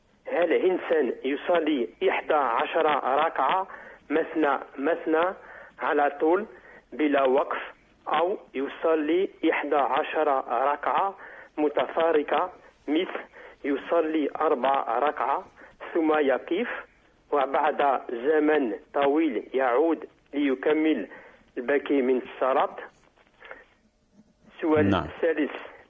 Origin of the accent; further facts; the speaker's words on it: France; born there; Arabic is a second language; لأني لا أحسن جدا اللغة العربية لأني مولود في فرنسا.